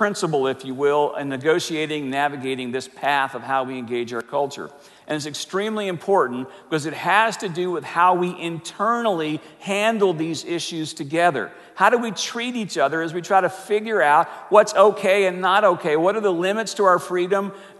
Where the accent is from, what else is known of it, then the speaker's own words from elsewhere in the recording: the South, United States; And I grew up in the Baptist world of the South where it was absolutely taboo to drink any alcohol whatsoever.